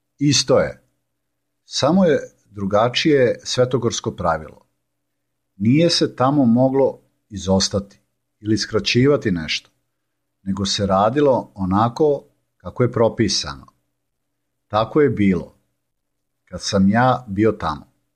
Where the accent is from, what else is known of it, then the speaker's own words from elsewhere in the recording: Duboka, Southern and Eastern Serbia, Serbia; now in Lepavina, Croatia; a rodom sam iz istočne Srbije, iz mesta Duboka, kod Kučeva